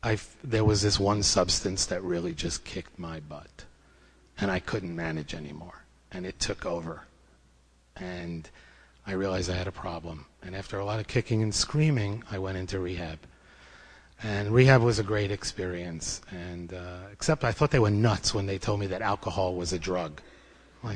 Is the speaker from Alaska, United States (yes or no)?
no; Brooklyn, New York, United States; I grew up in Brooklyn, a nice Jewish baby.